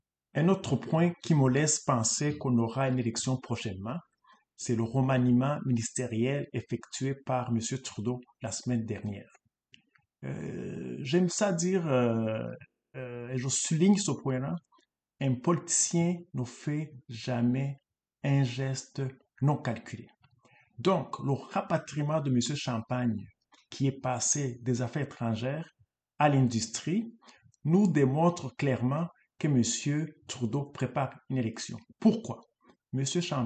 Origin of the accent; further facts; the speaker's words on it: Quebec, Canada; ici chez nous au Québec